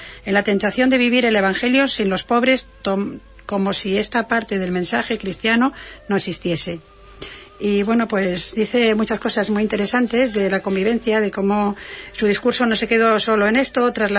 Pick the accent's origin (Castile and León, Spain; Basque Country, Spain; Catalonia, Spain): Basque Country, Spain; cuando iba yo de mi pueblo a Bilbao, a 20 kilómetros